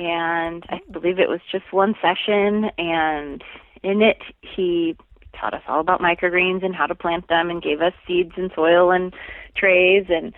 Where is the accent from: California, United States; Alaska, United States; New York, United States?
California, United States; San Diego; We had a garden, and I grew up in San Diego, so it was a Southern California garden with avocados and artichokes